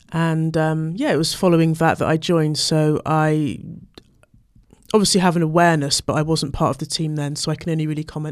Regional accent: Easton, South West England, United Kingdom; I live in St Paul's. I was born in Easton, or grew up in Easton, and so I think I've attended every Carnival since I was born. I used to have a family business in St Paul's

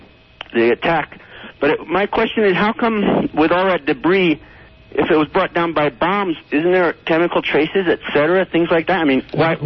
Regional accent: Flagstaff, Arizona, United States; I'm from Flagstaff.

